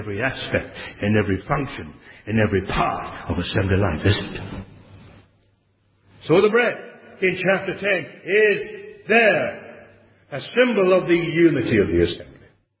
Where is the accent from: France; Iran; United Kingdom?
United Kingdom; England; And of course, as an Englishman, I've taught this for a long time. Not always generally accepted. In England, I mean.